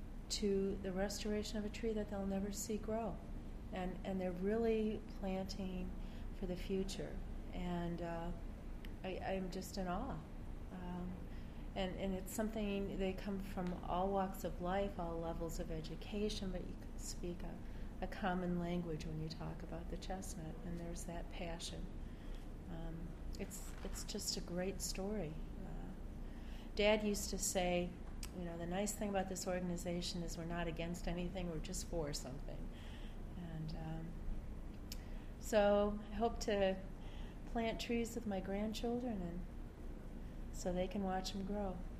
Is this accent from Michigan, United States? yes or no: yes; Michigan, United States; Now, I grew up in Michigan, and we have big trees up there